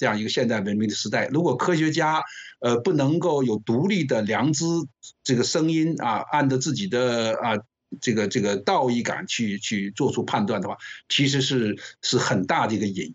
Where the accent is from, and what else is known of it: China